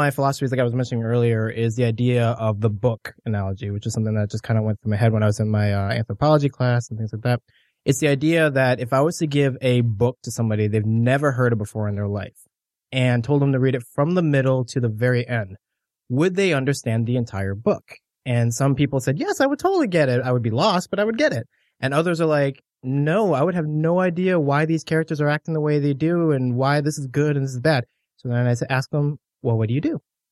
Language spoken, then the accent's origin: English; Washington Township, United States; I am a local from Washington Township.